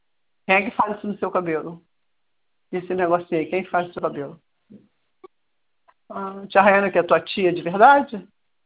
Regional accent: Belford Roxo, Rio de Janeiro, Brazil; Eu sou de Bom Pastor, Belo Roxo.

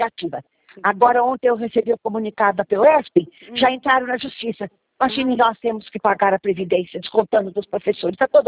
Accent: Cândido Mota, São Paulo, Brazil; Eu sou de Cândido Mota, perto

